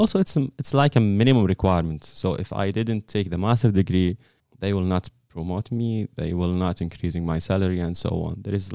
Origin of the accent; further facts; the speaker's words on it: Saudi Arabia; now in United States; Hi, I'm from Saudi Arabia.